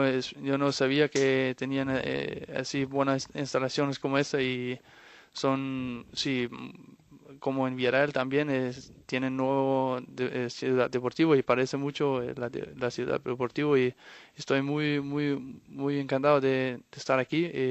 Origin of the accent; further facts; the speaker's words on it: Denmark; now in Spain; No, yo no soy un típico danés así, nórdico. Yo creo que soy más del sur, no sé por qué, pero me gusta más la vida y el fútbol aquí en el sur de Europa y en España